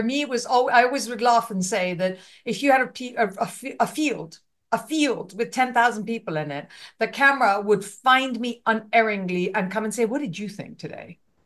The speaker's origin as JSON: {"language": "English", "country": "India", "said": "I'm Indian."}